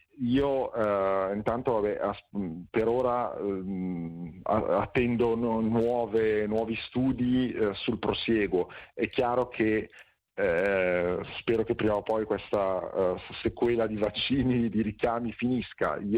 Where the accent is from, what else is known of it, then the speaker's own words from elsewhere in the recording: Lombardy, Italy; io provengo dalla Lombardia, ho visto la tragedia quasi direttamente